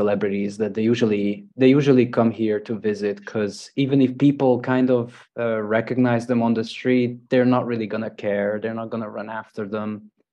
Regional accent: Budapest, Hungary; So yeah, it's a really interesting city to live in. I mean, Hungary in general is definitely a must visit

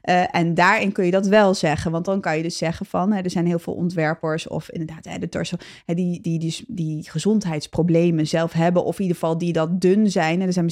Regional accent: Turkey; Als Turkse vrouw...

